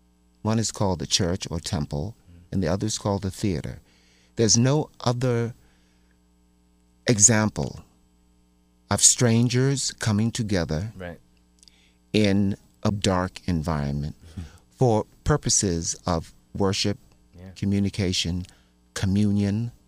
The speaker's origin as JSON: {"language": "English", "town": "Baltimore", "region": "Maryland", "country": "United States", "tie": "born or raised there", "said": "When I was growing up in Baltimore, Washington, D.C. was called Chocolate City, Vanilla Suburbs."}